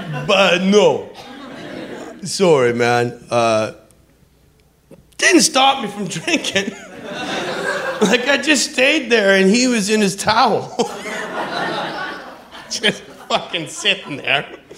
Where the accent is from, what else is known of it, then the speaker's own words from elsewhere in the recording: Western Canada, Canada; I'm from Western Canada.